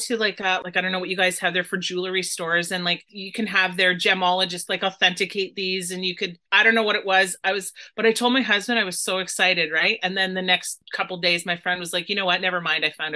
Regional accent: Dorchester, Ontario, Canada; that was in Ontario and close to my hometown of Dorchester.

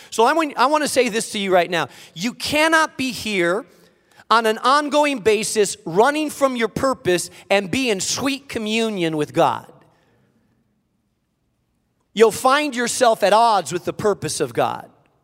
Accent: Spain; I grew up in Spain.

